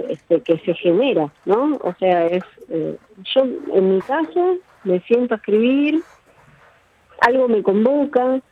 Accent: Buenos Aires, Argentina; Soy de Buenos Aires, nací acá, soy bien porteña.

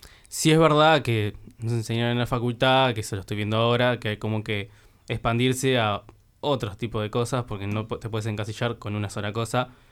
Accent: Montevideo, Uruguay; Soy de Montevideo, nací acá, viví acá toda mi vida.

